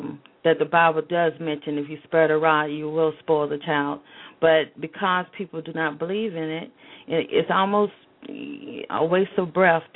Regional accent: Virginia, United States; also born or lived in Georgia; I'm from the southern states. I'm from Virginia, West Virginia, and I've lived 10 years in Georgia.

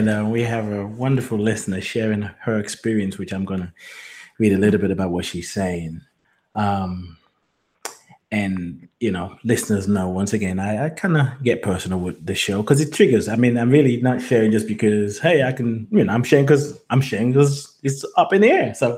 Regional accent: Nigeria; And it's not necessarily something I heard when I was growing up in Nigeria, which is rather interesting.

